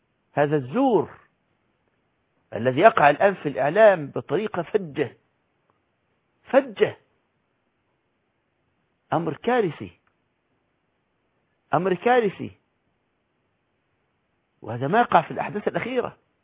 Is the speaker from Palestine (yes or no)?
no; Egypt; كان عندنا في مصر محاكم شرعية من أيام الخلافة استمرت حتى الستينيات